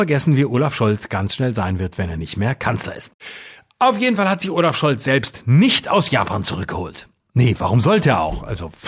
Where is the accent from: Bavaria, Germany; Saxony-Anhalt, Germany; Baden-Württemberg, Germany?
Baden-Württemberg, Germany; über mein Heimatbundesland Baden-Württemberg zu reden